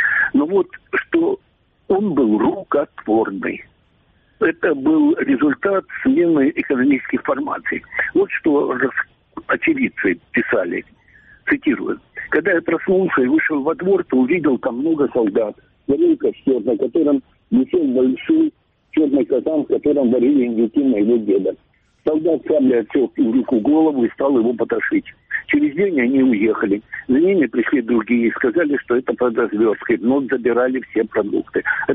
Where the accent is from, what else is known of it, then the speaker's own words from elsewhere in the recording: Crimea, Ukraine; Я коренной крымчанин, и поэтому я буду сейчас говорить в двух ипостасях, как человек, который вырос в Крыму не в одном поколении, и как историк.